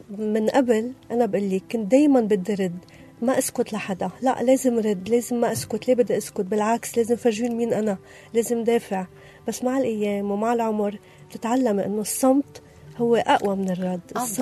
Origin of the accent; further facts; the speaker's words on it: Lebanon; now in Cairo, Egypt; القاهرة ومصر هي بيت التاني. صحيح أنا من لبنان بس أنا خلص يعني صرت مصرية.